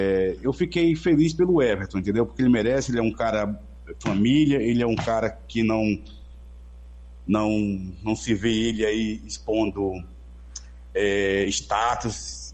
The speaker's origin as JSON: {"language": "Portuguese", "country": "Brazil", "said": "eu sou brasileiro, torço pelo Brasil"}